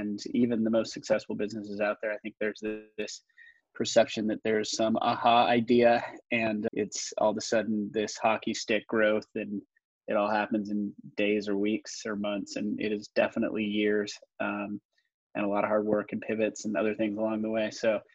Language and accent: English; Idaho, United States; I'm from Idaho. So there was a comment or two on nobody like represents his state heritage better.